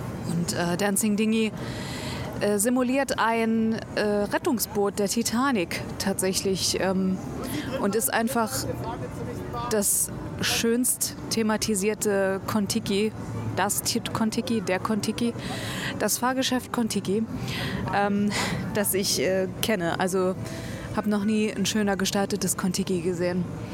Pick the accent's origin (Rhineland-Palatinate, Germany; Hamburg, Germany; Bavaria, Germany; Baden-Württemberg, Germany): Rhineland-Palatinate, Germany; Trier; Das fand ich immer so cool in Trier, in meiner Heimat.